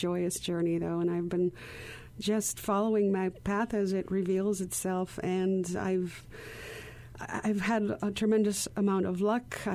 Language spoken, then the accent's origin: English; Poland; Growing up in Poland in the 70s, mm-hmm. … was huge.